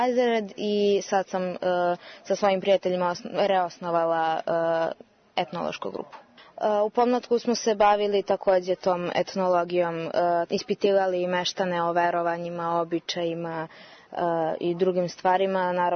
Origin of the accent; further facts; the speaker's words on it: Valjevo, Kolubara District, Serbia; born there; ja sam rođena u Valjevu.